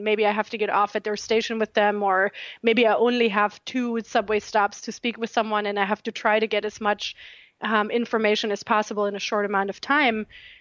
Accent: Reutlingen, Baden-Württemberg, Germany; moved away as an adult; now in United States; I had trepidations about that because I'm from a very small town in southern Germany.

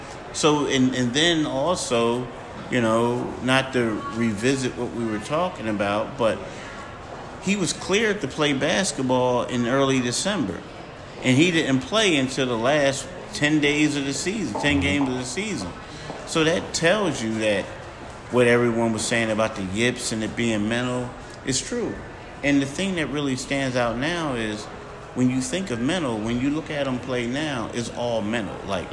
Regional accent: Philadelphia, United States; I live in South Jersey. You know, we're from the Philly area.

